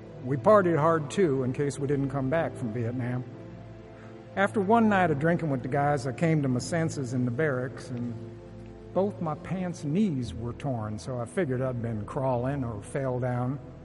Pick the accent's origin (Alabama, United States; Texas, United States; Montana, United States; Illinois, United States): Alabama, United States; I was born and raised in Alabama.